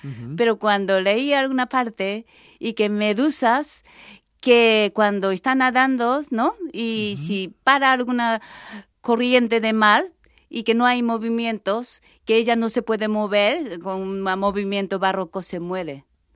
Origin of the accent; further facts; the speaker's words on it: Tokyo, Japan; Spanish is a second language; Como vengo de Tokio, y yo siempre tenía ganas de vivir una ciudad más pequeña.